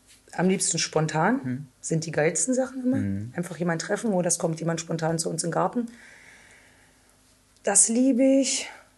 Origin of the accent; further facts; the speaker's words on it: Forst, Germany; Dresden wäre so meine Stadt mal gewesen. Aber ich bin, glaube ich, nicht mutig genug und irgendwie klebt mein Arsch hier in Forst.